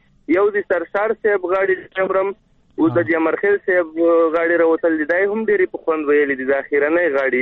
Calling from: Dubai, United Arab Emirates; د دوبۍ څخه درسره ملګری شوم.

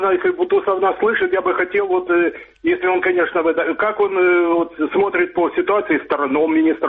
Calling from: Dnipro, Dnipropetrovsk Oblast, Ukraine; Я в зоне из города Днепр.

